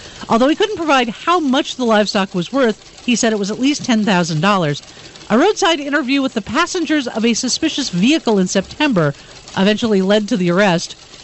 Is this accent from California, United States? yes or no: yes; Los Angeles, California, United States; Growing up in the Los Angeles area, I didn't realize like how much people like really enjoyed seeing their hometown on TV.